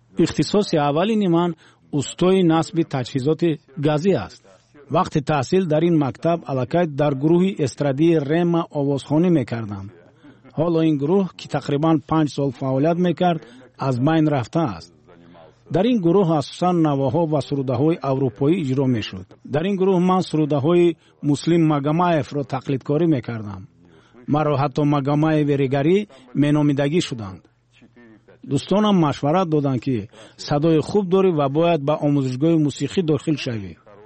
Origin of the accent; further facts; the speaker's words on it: Tajikistan; حدود 5 سال کودکیم در ملتاباباد گذشت و بدتر بریگر کوچ بستیم. در تاجیکستان 4 شهر بود که در آنها اساساً روستاباران زندگی میکردند. به همین خاطر از سالهای باغچه کودکان رفتنم من تنها به زبان روسی معاشرت میکردم.